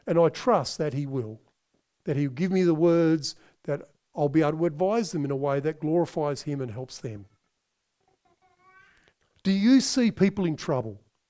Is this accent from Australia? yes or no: yes; Devonport, Tasmania, Australia; I grew up in Devonport in Tassie, so this is my parents' hometown